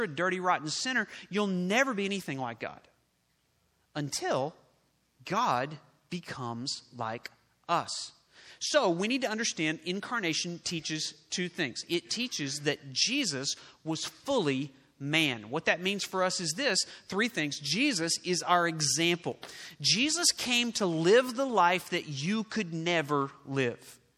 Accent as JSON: {"language": "English", "region": "Oklahoma", "country": "United States", "tie": "born or raised there", "said": "I grew up in Oklahoma. We have Mexican food down there, real Mexican food."}